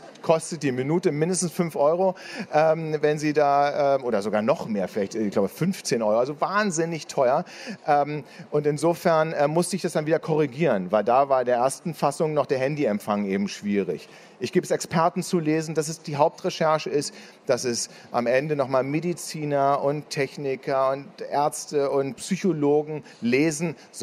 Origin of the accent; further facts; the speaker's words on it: Leipzig, Saxony, Germany; also ich komme aus Leipzig und das spielt in Leipzig